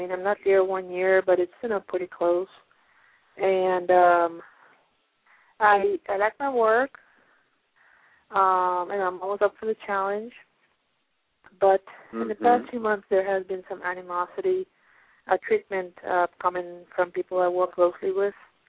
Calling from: Pennsylvania, United States; I'm calling from Pennsylvania.

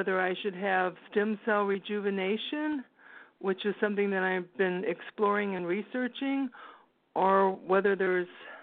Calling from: Texas, United States; I'm calling from Texas.

